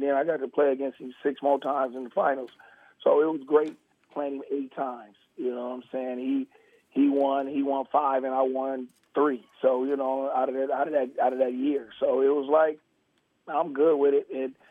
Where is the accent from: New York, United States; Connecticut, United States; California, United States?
California, United States; Oakland; You know, Monty, you know, Monty, growing up in Oakland, man, how I was, man.